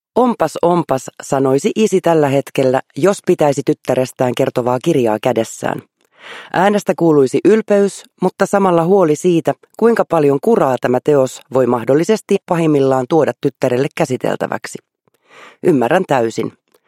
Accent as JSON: {"language": "Finnish", "town": "Helsinki", "region": "Uusimaa", "country": "Finland", "tie": "born there", "said": "Synnyin Helsingissä kätilöopistolla helmikuun 19. päivänä vuonna 1971."}